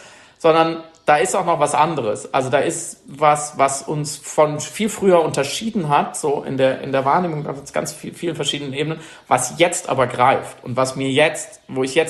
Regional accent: Baden-Württemberg, Germany; Und am Ende sind wir im Schwarzwald gelandet. Also ich bin dort geboren und aufgewachsen, verstehe mich irgendwie auch. Das ist meine Heimat einfach.

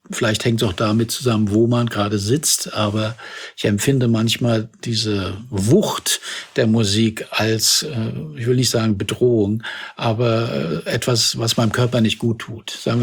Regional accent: Germany; Also vielleicht sind wir Deutsche dadurch, dass wir durch Massenhysterien, durch die Hitlerzeit da sehr belastet sind, sehr ja schwer entflammbar.

